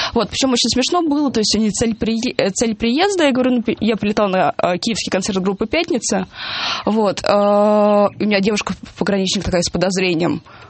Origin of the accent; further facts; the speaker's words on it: Russia; сказала нечаянно, что я из России.